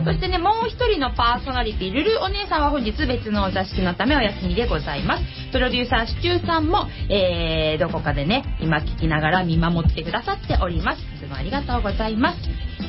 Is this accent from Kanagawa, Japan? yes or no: yes; Kawasaki, Kanagawa, Japan; 本日の番組メインパーソナリティは川崎生まれ川崎育ち